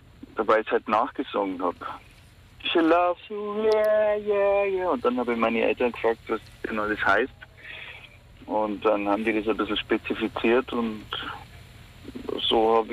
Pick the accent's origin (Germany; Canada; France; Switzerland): Germany; Erding, Bavaria; born there; now in Hamburg, Germany; Ich bin in Erding geboren, so wie das Erdinger Weißbier.